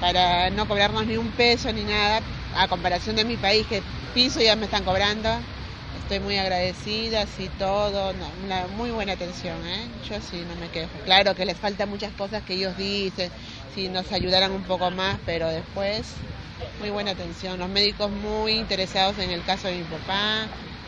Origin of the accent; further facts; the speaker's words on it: Tolosa, Buenos Aires Province, Argentina; somos de Tolosa.